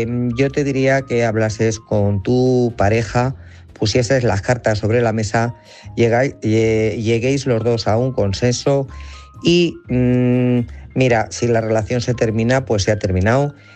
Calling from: Guadalajara, Castilla-La Mancha, Spain; de Guadalajara.

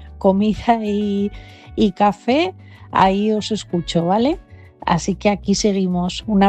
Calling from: Asturias, Spain; de Asturias

